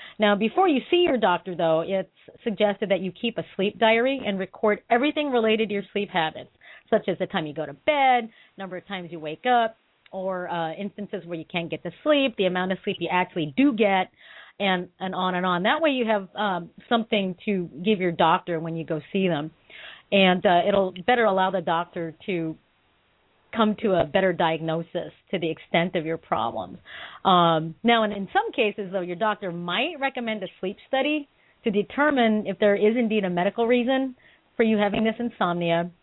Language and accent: English; Philippines; because, you know, I'm Filipino. You know, we eat all the time.